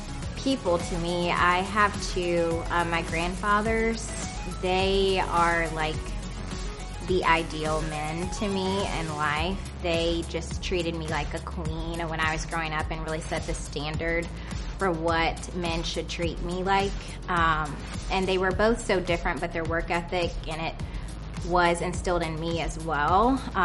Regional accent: Mobile, Alabama, United States; I'm from Mobile, Alabama, and this is my second year.

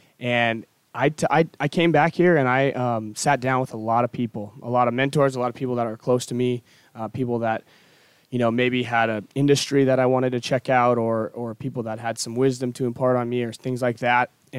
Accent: Missoula, Montana, United States; moved away as an adult; now in Nashville, United States; it was here in Nashville, which has become my home really since I moved to the big city from Missoula, Montana in 2010.

